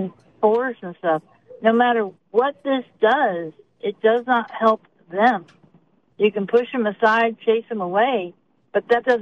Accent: Tulsa, Oklahoma, United States; even in my hometown of Tulsa, they're going to keep going back.

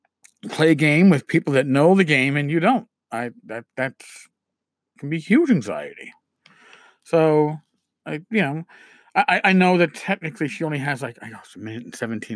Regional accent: New York, United States; and I'm a New Yorker, we do the same thing

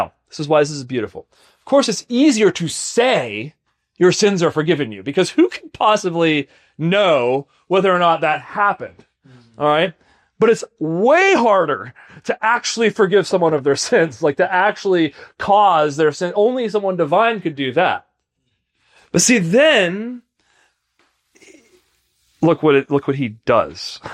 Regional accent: New York, United States; Now as a New Yorker, I kind of get that. Like we know how to wait in line.

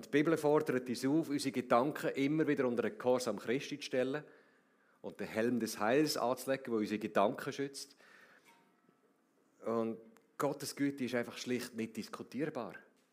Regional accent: Switzerland; Ich weiss nicht, wie es läuft, ich bin selber auch Schweizer.

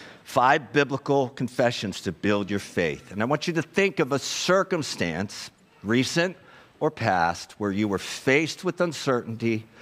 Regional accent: Philadelphia, Pennsylvania, United States; Make sure we say this with some gusto. I'm from Philadelphia.

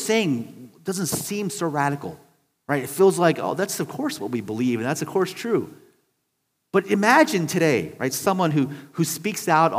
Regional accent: Baltimore, Maryland, United States; I'm a transplant from Baltimore, so it's not really my team

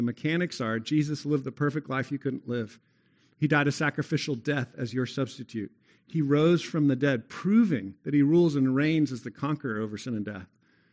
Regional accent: Texas, United States; Is your lesser citizenship or your lesser identity as a Texan. I confessed that a few weeks ago, right? It's easy to take pride in being a Texan.

